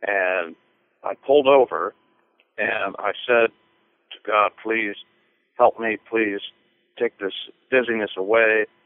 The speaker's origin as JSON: {"language": "English", "town": "Louisville", "region": "Kentucky", "country": "United States", "tie": "born or raised there", "said": "I was born here in Louisville, Kentucky, and raised here."}